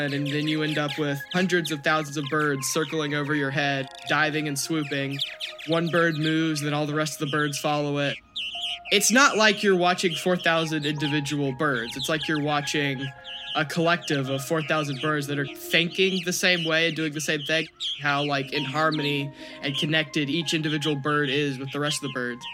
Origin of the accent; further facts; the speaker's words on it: Austin, Texas, United States; I am from Austin, Texas, was born and raised here.